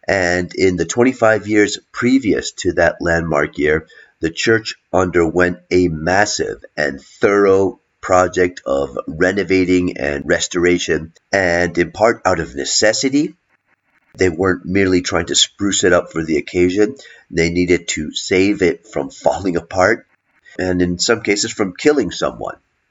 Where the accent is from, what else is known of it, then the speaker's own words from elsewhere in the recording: New England, United States; now in Burgos, Spain; I grew up in New England and I'm sort of used to it. Even though I've been living here for many, many years, I love that cold.